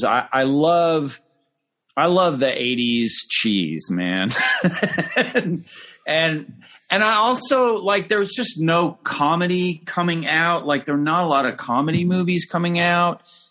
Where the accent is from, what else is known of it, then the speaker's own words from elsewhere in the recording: California, United States; And we were like terrorizing my hometown of 13,000 people in California.